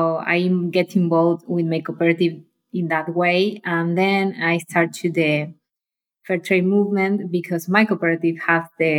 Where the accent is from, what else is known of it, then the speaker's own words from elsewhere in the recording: Argentina; English is a second language; I'm from Argentina.